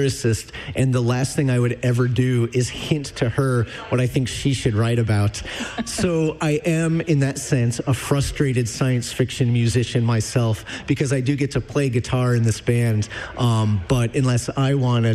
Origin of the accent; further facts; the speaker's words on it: Denver, Colorado, United States; I'm from Denver.